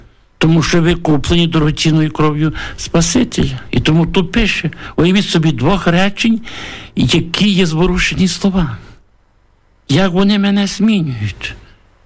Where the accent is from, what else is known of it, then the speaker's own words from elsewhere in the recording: Ternopil Oblast, Ukraine; Що я є родом з Тернопільщини